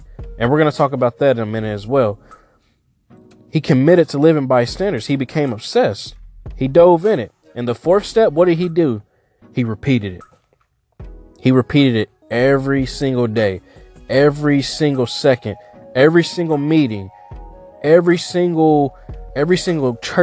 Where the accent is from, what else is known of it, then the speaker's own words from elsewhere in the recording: Kentucky, United States; I would think about other athletes in Kentucky and my home state who, if I quit, then they're getting better than me